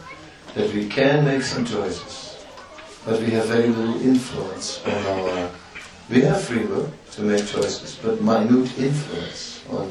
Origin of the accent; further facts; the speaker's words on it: Netherlands; English is a second language; I said, I can swim, I'm from Holland, we can swim.